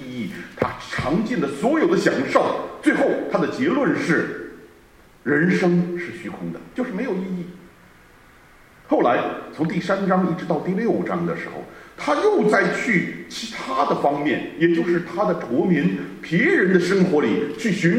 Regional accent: China; 我说是啊是啊是啊，我们中国人非常会吃

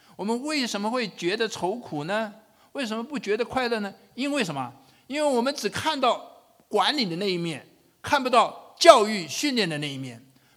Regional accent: China; 我们中国人反过来说，其实美国人也是一样，我们认为一个理想人生是什么？是福禄寿喜，无灾无病，对不对？

